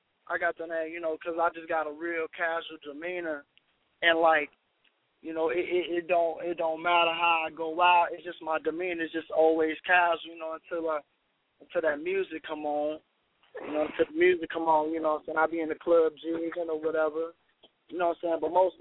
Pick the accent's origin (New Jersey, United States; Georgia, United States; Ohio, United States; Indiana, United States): Georgia, United States; Columbus; also born or lived in Atlanta; Okay, I'm from Columbus, Georgia. You know what I'm saying? I stay and I represent the ATL too, cause I stayed there also.